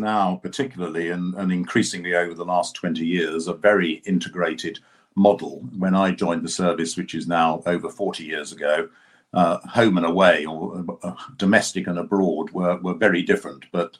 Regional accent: South East England, United Kingdom; Yeah, so I was brought up in Kent, and I have always been a Kent person. I still am.

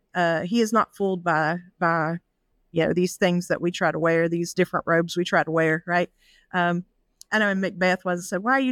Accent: Appalachia, United States; I'm from an Appalachian region.

